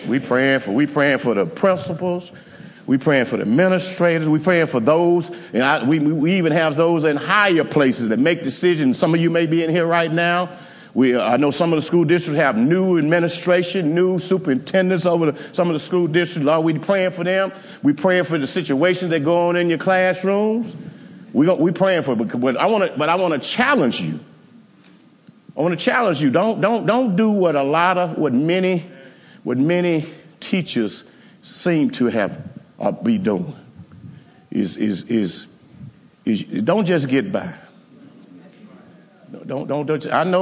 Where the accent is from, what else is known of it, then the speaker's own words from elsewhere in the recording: Houston, Texas, United States; You know, I think I grew up in Cashmere Garden. Is that the ghetto?